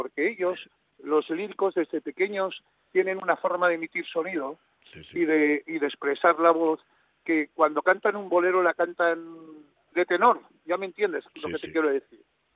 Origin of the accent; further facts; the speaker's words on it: Spain; no solamente me siento latino, sino cada día me siento y me siento muy orgulloso de ser español y de ser latino, allá por donde voy.